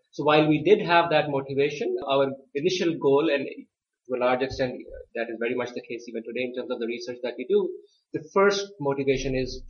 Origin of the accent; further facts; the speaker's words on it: Pakistan; moved away as an adult; now in United States; I grew up in Pakistan. I did my high school from Pakistan and then came to the U.S. for college.